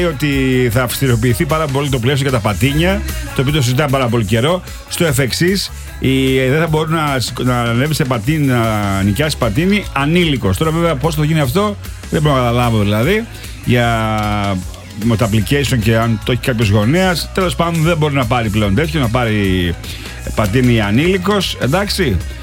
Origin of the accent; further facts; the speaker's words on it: Platy, Central Macedonia, Greece; το πλατή το χωριό μου, άρε φίλε